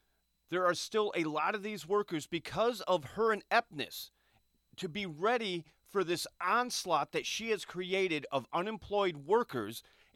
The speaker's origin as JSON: {"language": "English", "town": "Owosso", "region": "Michigan", "country": "United States", "tie": "born or raised there", "said": "but in my hometown. I live in a small town. Yes, it is the biggest town in Shiawassee County, Michigan, that is Owosso. I live in Owosso, but to be quite honest, Owosso was known to be between Flint and Lansing."}